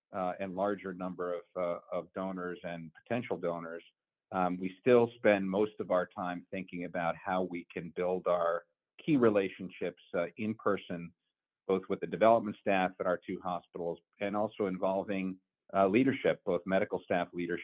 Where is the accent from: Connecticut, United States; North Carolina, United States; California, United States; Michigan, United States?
Connecticut, United States; I'm born and bred in Connecticut, left for college and graduate school, but have been lucky enough to come back to my home state and work with donors and colleagues for the betterment of our communities.